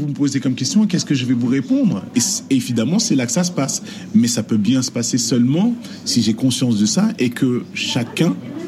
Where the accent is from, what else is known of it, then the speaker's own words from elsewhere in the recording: France; je suis français